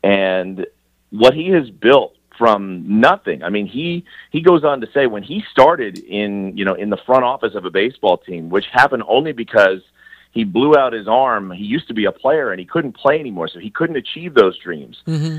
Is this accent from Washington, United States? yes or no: no; New Jersey, United States; I grew up in New Jersey, so college sports wasn't really a big deal.